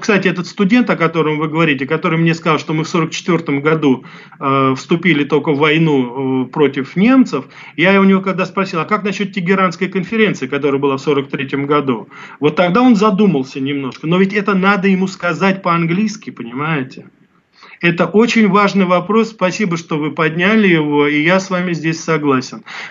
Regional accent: Russia; когда он узнал, что я журналист из России

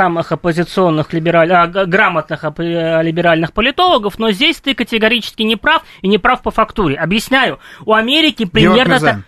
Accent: Uzbekistan; Я сам из Узбекистана, я знаю примерно тамошние реалии.

